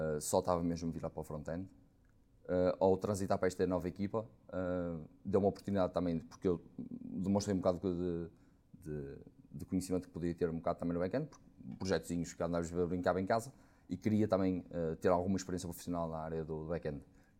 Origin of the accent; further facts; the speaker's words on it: Porto, Portugal; porque lá já como referi sou do Porto.